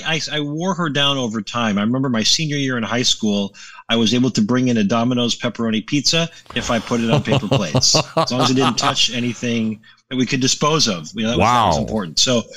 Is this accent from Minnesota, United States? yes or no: yes; Minnesota, United States; now in Chicago, United States; I just celebrated 30 years in Chicago. So I'm originally from Minnesota.